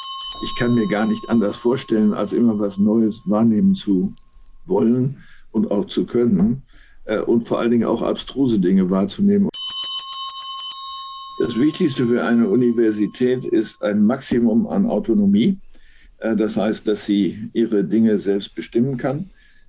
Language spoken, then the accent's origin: German; Münster, North Rhine-Westphalia, Germany; also born or lived in Berlin; Doch ja, weil es eine Mischung ist aus meiner Heimatstadt Münster und meiner ehemaligen Wahlheimat Berlin.